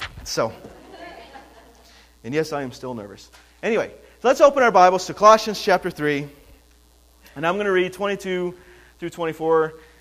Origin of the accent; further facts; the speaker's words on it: Cuba, New York, United States; So here's a little synopsis of … I grew up in Cuba, New York. I grew up in this church, as Megan said.